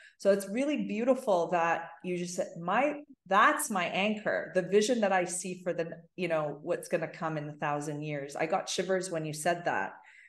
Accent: Toronto, Ontario, Canada; I grew up in Toronto

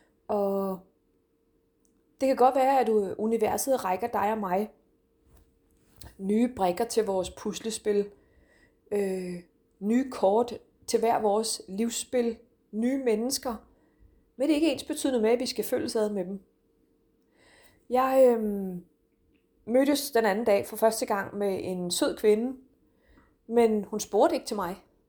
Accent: Region of Southern Denmark, Denmark; Jeg har også boet i Odense. Jeg er jo altså fynbo.

